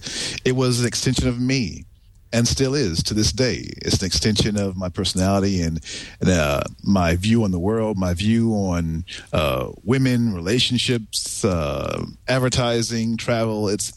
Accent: New York, United States; But we grew up in New York, and my dad got me into photography.

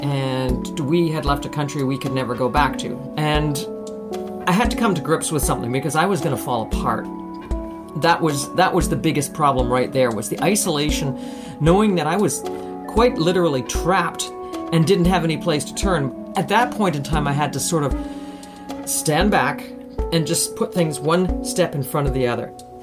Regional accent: Canada; I am Canadian.

